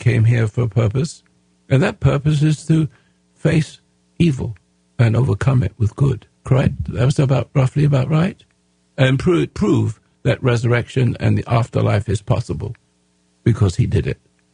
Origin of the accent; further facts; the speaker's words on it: England, United Kingdom; now in United States; I'm an Englishman, and I am become American, of course, a long time ago. I'm a dual citizen. And in England, we have sports like you have here.